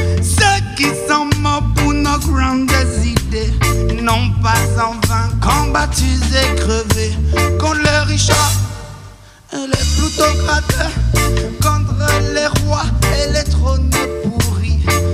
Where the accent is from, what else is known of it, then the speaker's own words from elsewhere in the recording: Charleroi, Wallonia, Belgium; je viens de Charleroi, un espace plein de mines et de terrils. Presque. On parle wallon, t'as vu, hein?